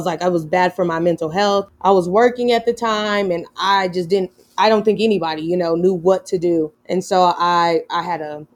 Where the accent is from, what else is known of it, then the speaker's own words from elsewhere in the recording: Denver, Colorado, United States; I grew up here and born and raised in Denver and in the suburbs.